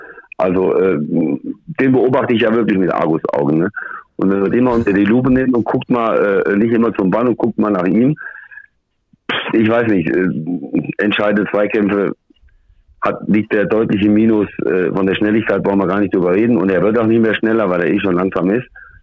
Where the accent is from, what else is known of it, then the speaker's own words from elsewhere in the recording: Herborn, Hesse, Germany; Herborn, Dillenburg, also ein nördliches Gebiet in Hessen zu NRW hin, Siegen und Gießen